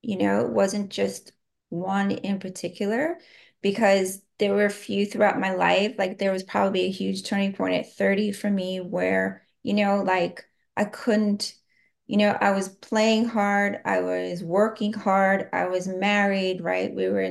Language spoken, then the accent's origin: English; Brooklyn, New York, United States; I'm from New Brooklyn, New York.